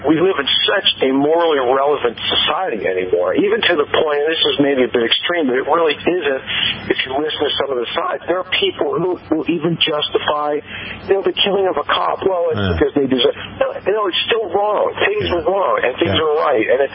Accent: Philadelphia, Pennsylvania, United States; moved away as an adult; No, I'm from Philadelphia originally. I graduated from Liberty University, and I got a job here in August.

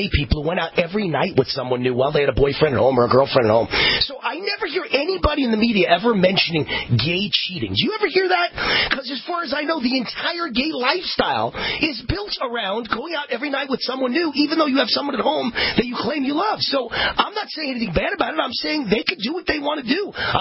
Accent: New York, United States; You know, I grew up in New York

